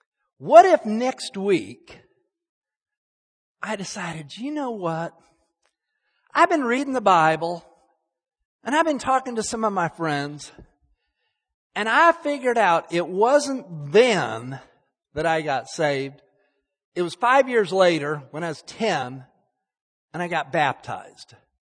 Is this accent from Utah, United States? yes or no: yes; Salt Lake City, Utah, United States; Most of you know I grew up in Salt Lake City, Utah, headquarters for the Church of Jesus Christ, Latter-day Saints, the Mormons.